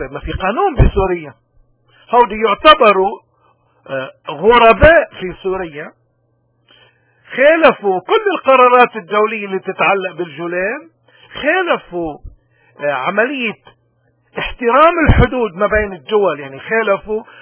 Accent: Lebanon; نحن كلبنانيين معيارنا الدستور اللبناني

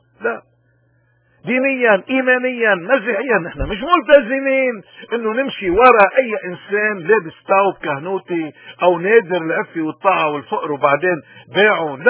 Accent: Lebanon; طيب يا خي نحن كلبنانيين بدنا نسأل هذا الانسان

